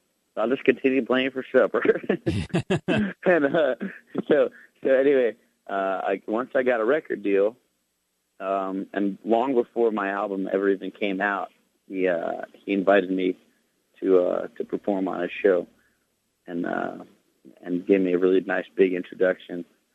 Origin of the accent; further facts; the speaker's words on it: New York, United States; Yeah, and I'm from the Catskill Mountains